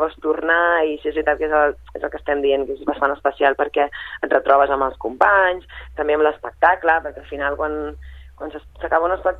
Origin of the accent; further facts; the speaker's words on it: Sabadell, Catalonia, Spain; ni a tu us conec, o sigui, som de Sabadell